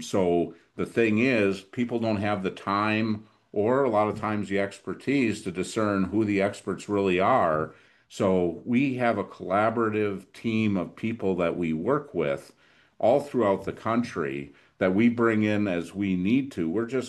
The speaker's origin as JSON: {"language": "English", "region": "Midwest", "country": "United States", "said": "Well, for years, I didn't feel like I'm from the Midwest. I'm cheap."}